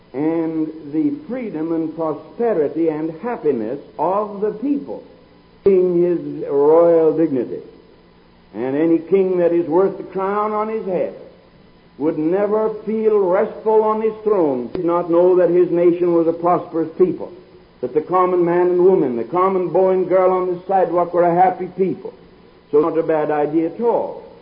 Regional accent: United States; born there; I was born in the United States. I never knew what it was to say His Majesty.

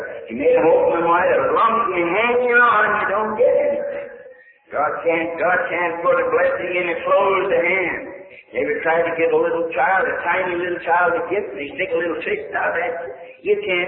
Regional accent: Pennsylvania, United States; born there; I call so many places home, I don't remember where home is, but I was born in Pennsylvania.

